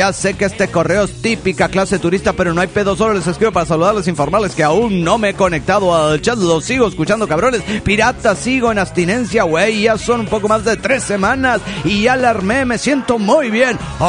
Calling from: Chihuahua, Mexico; de Chihuahua, Chihuahua, México, güey.

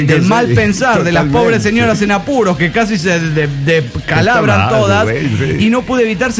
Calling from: Tapachula, Chiapas, Mexico; de Tapachula, Chapa.

